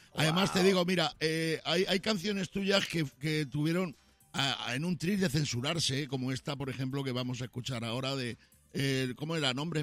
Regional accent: Badajoz, Extremadura, Spain; Porque yo soy de Badajoz, a mí me mueve y me caen bellotas, vamos.

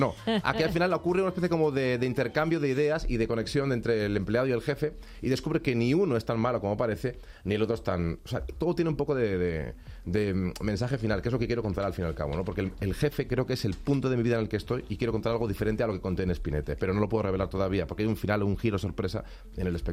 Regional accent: Cantabria, Spain; es bastante habitual, sobre todo en Cantabria, que es donde yo provengo de Cantabria

